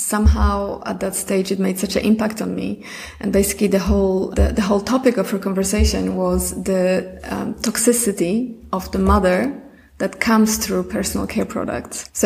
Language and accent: English; Poland; English is a second language; now in Mallorca, Spain; I am originally from Poland. And right now I live on Mallorca. I've been here for the last 9 years.